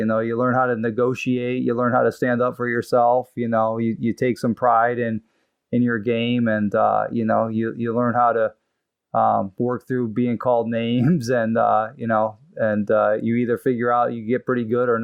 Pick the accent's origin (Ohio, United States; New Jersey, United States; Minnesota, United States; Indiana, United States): Ohio, United States; Barberton; So I'm from Barberton, Ohio originally. And I started out as a baseball player.